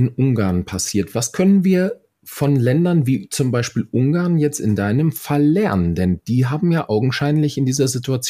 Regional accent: Frankfurt, Hesse, Germany; Ich komme jetzt nur aus Frankfurt

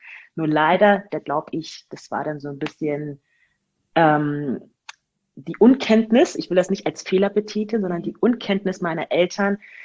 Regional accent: Magdeburg, Saxony-Anhalt, Germany; born there; moved away; also born or lived in Spain / Hamburg; Geboren wurde ich in Magdeburg und bin dann irgendwann weggezogen von Magdeburg, dann mal ein Jahr auf Spanien so hin und her gejobbt und einfach das Leben genossen. Von Spanien dann nach Hamburg

